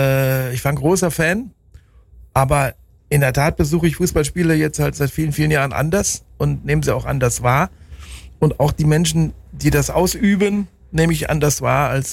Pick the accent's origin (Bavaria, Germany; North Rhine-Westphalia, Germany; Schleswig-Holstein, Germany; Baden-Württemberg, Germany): North Rhine-Westphalia, Germany; Bielefeld; da war in meiner Heimatstadt Bielefeld im Ortsteil Jöllenbeck gab es ein Hallenturnier.